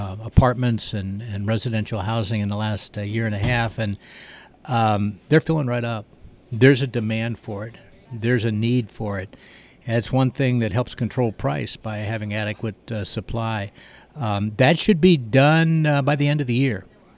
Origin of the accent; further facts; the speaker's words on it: Cincinnati, Ohio, United States; now in Mason City, United States; I grew up in Cincinnati and was out of work and out of school and was offered a job at the Globe Gazette.